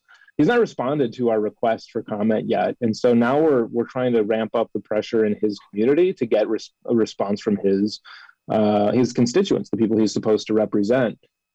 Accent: United States; You do not get any, in my book, as an American, as somebody who's proud to be an American, trying to overthrow our democratic republic

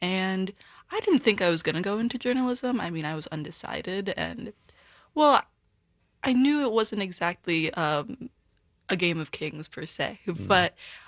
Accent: Connecticut, United States; also born or lived in New Bedford / Houston; I am from Connecticut. I was actually born in New Bedford, Massachusetts. Nice. So I'm a Northeast gal.

